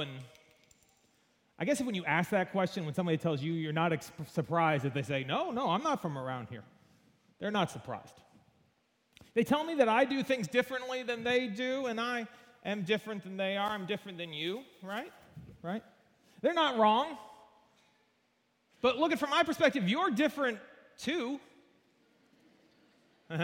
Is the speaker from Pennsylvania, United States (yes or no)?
yes; Punxsutawney, Pennsylvania, United States; now in Wauwatosa, United States; from Punxsutawney, Pennsylvania, which, yes, the place with the groundhog. But now, just down the road, I'm from Wauwatosa.